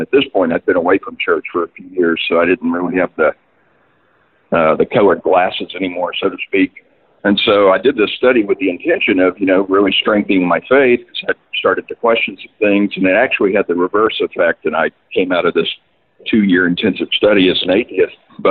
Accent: Broken Arrow, Oklahoma, United States; now in Memphis, United States; First, I want to say I grew up in Tulsa, Broken Arrow. So, you know, it's interesting to hear you talk about stuff from there. I've been away from there for about 20 years. I live in Memphis now

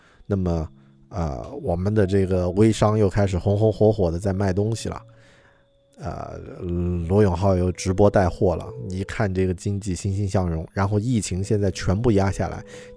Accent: China; 因为和我们中国人不一样，很多洋人他的生活习惯是没有储蓄这个概念的。之前我看到一个数据，第一次看到的时候吓了一跳，因为当时我还没有出国

